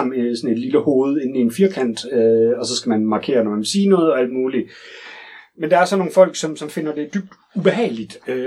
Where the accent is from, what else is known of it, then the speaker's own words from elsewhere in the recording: Aarhus, Central Denmark Region, Denmark; Det skal jo siges, at altså, vi er jo fra Vejlby, ikke også?